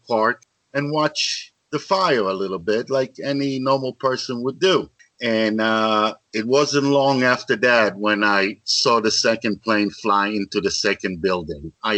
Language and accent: English; Israel; And then growing up in Israel, you know, with the conflict over there, I was 10 years old during the Six-Day War. And I remember clearly what it was like living in Israel at the time.